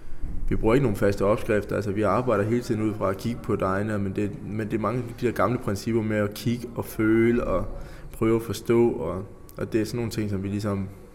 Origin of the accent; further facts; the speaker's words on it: Jutland, Denmark; Og jeg er sådan en ægte jyde